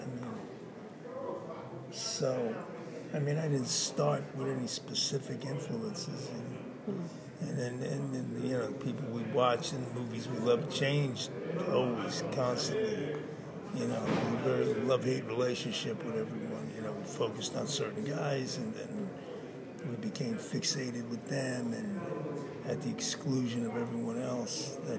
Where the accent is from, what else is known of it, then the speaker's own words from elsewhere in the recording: Bronx, New York, United States; It was like, you know, growing up in the Bronx in New York, and as a young boy, it was like hardcore